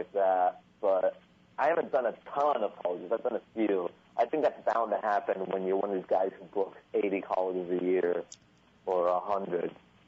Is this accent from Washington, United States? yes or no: yes; Seattle, Washington, United States; I've done it in Seattle, because that's my hometown.